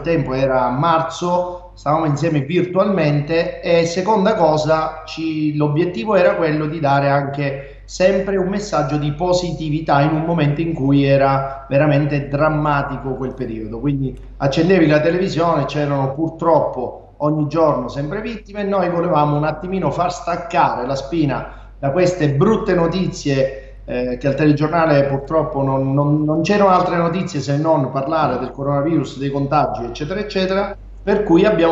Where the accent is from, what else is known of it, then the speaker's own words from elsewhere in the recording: Catania, Sicily, Italy; fatevi passare il termine, da catanese non mi aspettavo